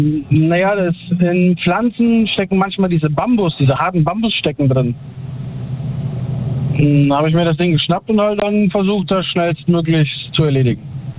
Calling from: Schenkelberg, Rhineland-Palatinate, Germany; Schenkelberg, Westerwald.

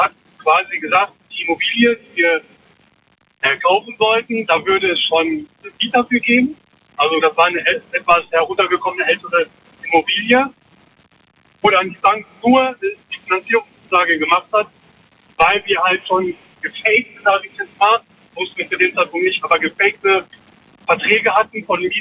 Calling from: Westerwald, Germany; Ich komme aus dem Westerwald.

